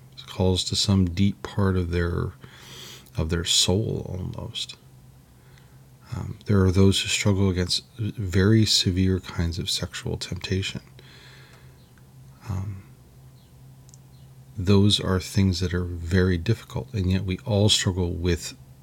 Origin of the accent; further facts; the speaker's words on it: California, United States; I mean, and I grew up in California, we went to Vegas every now and then.